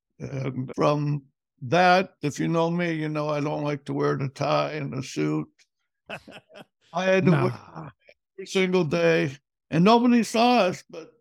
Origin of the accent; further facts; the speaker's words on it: Seattle, Washington, United States; I was born in Seattle, raised mostly in Rainier Valley.